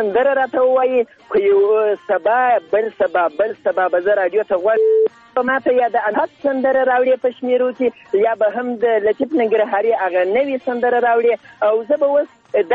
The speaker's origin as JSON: {"language": "Pashto", "region": "Zabul", "country": "Afghanistan", "lives_now": "Ghazni, Afghanistan", "said": "په زابل کې نه، زه اصلا د زابل اوسېدونکی یم. دا وخت غزنی ته وچر همدلته د مزایکو په کار لدینو نورو ملګرو سره یو ځای مصروف یم."}